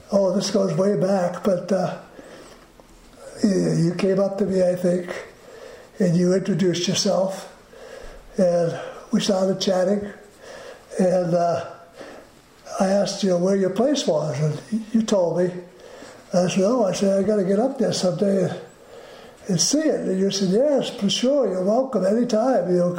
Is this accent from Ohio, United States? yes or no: no; Maine, United States; No, I grew up in Maine.